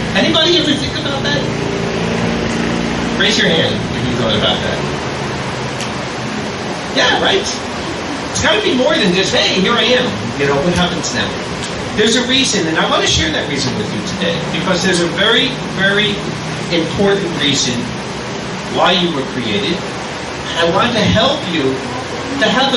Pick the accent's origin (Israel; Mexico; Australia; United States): Israel; Jerusalem, Jerusalem District; from Jerusalem.